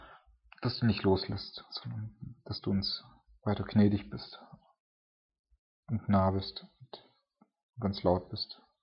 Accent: Germany; Und ich bin froh, als Deutscher fährt man sowas ja nie.

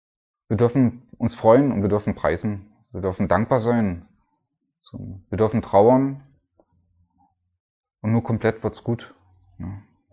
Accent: Germany; Ich meine, ich bin Deutscher, ne?

